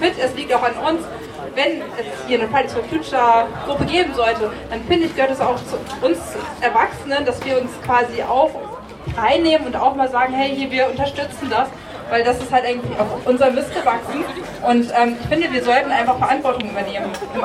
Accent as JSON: {"language": "German", "region": "Hamburg", "country": "Germany", "said": "ich komme eigentlich aus Hamburg."}